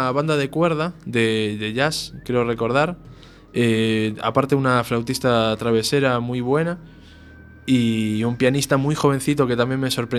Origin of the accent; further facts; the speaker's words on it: Argentina; now in A Coruña, Spain; Después, tirando ya hacia mi tierra, hacia Argentina, yo creo que mi mayor referente es